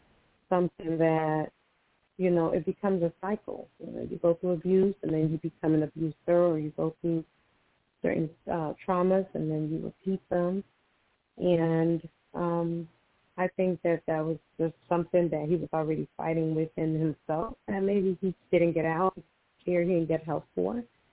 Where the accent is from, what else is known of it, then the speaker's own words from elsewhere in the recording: Costa Rica; I'm originally from Costa Rica, so I grew up in Costa Rica. So I was in school. So I was already dealing with, you know, a black girl, black Latina, in school.